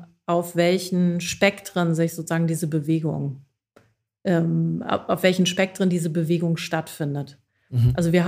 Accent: Aachen, North Rhine-Westphalia, Germany; moved away as an adult; now in Hamburg, Germany; Also ich bin Binnenmigrantin, denn ich komme ursprünglich aus dem Westen der Republik, aus der Nähe von Aachen und bin zum Studium nach Hamburg gekommen, lebe hier jetzt immer noch.

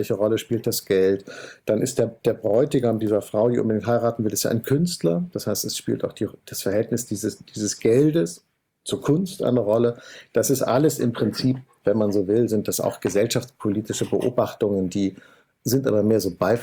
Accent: Hamburg, Germany; in Hamburg der Jenischpark, wo ich herkomme

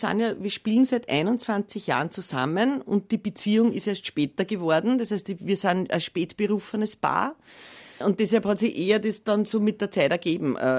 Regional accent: Lower Austria, Austria; Ich bin ja eben aus Niederösterreich.

